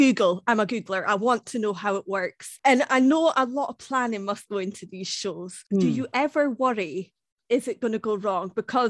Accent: Aberdeen, Scotland, United Kingdom; And then in my hometown, Aberdeen, they're a difficult audience, that miserable bunch.

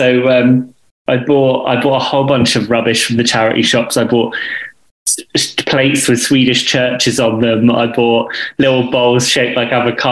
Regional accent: England, United Kingdom; you can tell I'm English.

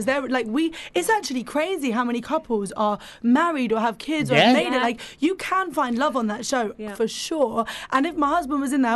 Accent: Cyprus; they tend to know me because it's like the Middle Eastern connection, because I'm from Cyprus, obviously.

